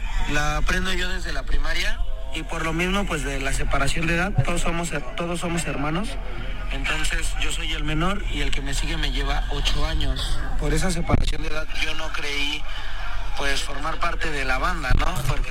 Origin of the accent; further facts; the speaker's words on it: Oaxaca, Mexico; no somos de aquí, de esta región, pero somos de la Mixteca Alta, pero pues al final es Oaxaca y somos un mismo ombligo.